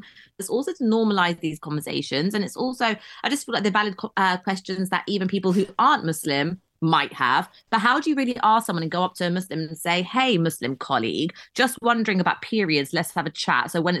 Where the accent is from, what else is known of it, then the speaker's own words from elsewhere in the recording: London, United Kingdom; I was born and brought up in London, so it was very, very diverse